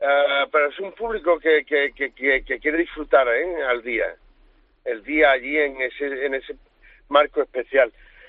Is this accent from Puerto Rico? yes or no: no; Andalusia, Spain; mi aportación como andaluz, quiero que sepan que somos trabajadores